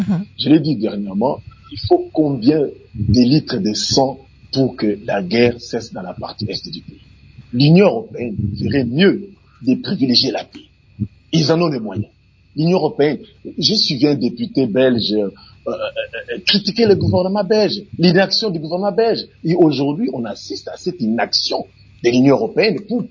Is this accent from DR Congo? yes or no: yes; DR Congo; nous, la RDC, en tant que Congolais